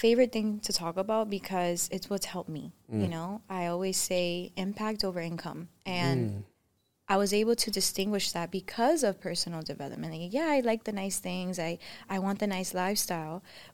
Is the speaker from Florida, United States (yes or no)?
yes; Miami, Florida, United States; also born or lived in North Carolina, United States; I was raised here in Miami, born in North Carolina.